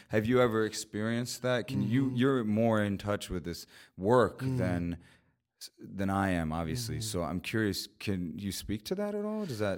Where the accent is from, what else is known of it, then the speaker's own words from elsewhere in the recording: Tampa, Florida, United States; because growing up in Tampa I just felt like an outsider